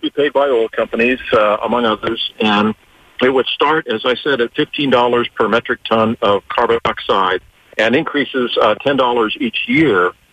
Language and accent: English; St. Petersburg, Florida, United States; I mean, I grew up there in St. Petersburg. And when I go over to visit my parents in Northeast St. Pete